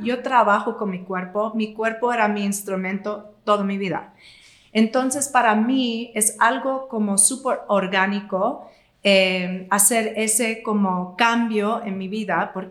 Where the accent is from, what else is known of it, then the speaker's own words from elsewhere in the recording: New York, United States; Y ahí me dieron cuenta que no era boutique fitness aquí, soy de Nueva York, nada de boutique fitness